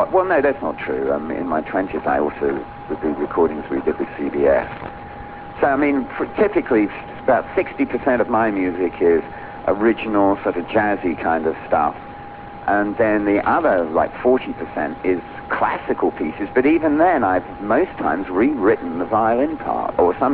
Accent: London, United Kingdom; I grew up in London, in England.

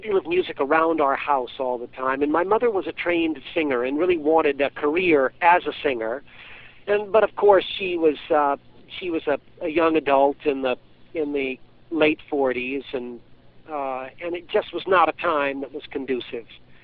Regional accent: North Carolina, United States; now in Boston, United States; Well, I was raised in North Carolina, but I've been living in Boston. I'm 49 now, and I've been back here since I was 16.

